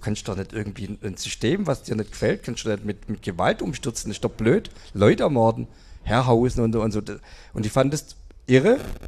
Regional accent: Kornwestheim, Baden-Württemberg, Germany; ich bin in Kornwestheim aufgewachsen

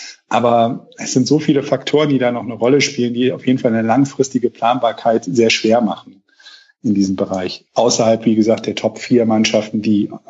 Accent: Rhineland, Germany; weil FCA ist in meiner Arroganz ja als Rheinländer mit so vielen Vereinen um mich herum, ist so ein Egalverein.

